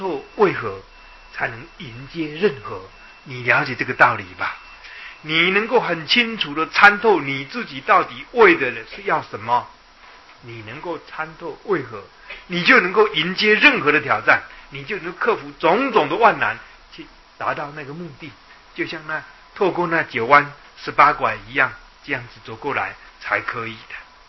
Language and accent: Chinese; Yilan, Yilan County, Taiwan; now in Taipei, Taiwan; 我常常拿这个当比喻给人家讲，我是宜兰人，我要来台北的话，我下定决心，我那个时候要来台北